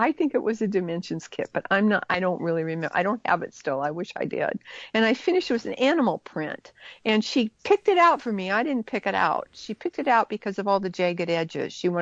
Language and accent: English; Seattle, Washington, United States; I grew up in Seattle, Washington, and we were skiers